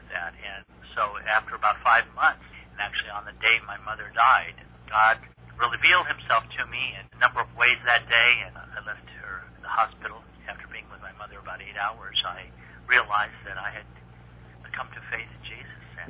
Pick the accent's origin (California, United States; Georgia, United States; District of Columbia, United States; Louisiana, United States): California, United States; Simi Valley; I'm from Simi Valley, California, and which is about 20 miles northwest of Los Angeles.